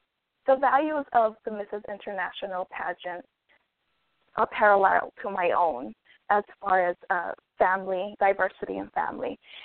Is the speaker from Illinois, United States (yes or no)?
no; Hawaii, United States; also born or lived in New Mexico; So I was born in New Mexico, raised mm-hmm. in Hawaii, and I have residence in Arizona.